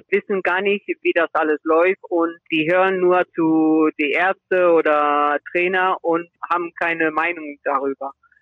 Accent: Remscheid, North Rhine-Westphalia, Germany; born there; mein Bruder und ich, wir sind beide in Remscheid geboren. Deswegen in Remscheid. Aber beide Eltern aus Spanien.

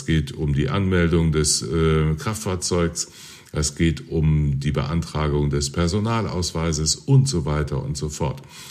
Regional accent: Berlin, Germany; als Berliner

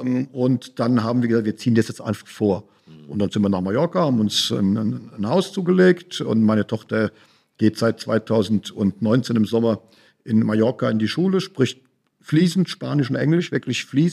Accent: Mainz, Rhineland-Palatinate, Germany; born there; Und ich bin eben ja in Mainz geboren, vom Herzen Mainzer.

